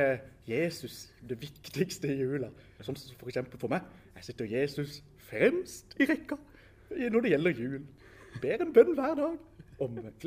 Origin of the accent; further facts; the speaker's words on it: Søgne, Agder, Norway; jeg fikk oppdrag av den lokale menigheten i hjembygda mi, Søgne